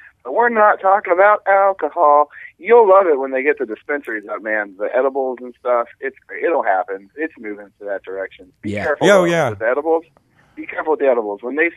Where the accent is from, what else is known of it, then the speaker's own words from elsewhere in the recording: Kansas City, Midwest, United States; I'm from the Midwest, man. Yeah, I'm from Kansas City. It's not like that in the Midwest.